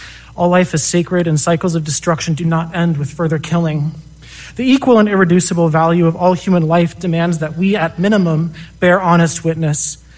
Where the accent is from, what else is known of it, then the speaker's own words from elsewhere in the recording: Peoria, Illinois, United States; I was raised in Peoria, where I now live and vote